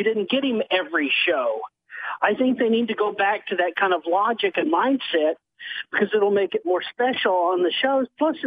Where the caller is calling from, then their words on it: Arkansas, United States; from Arkansas.